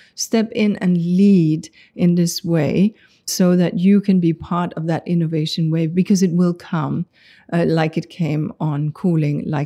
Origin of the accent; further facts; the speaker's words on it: Denmark; So I grew up in Denmark.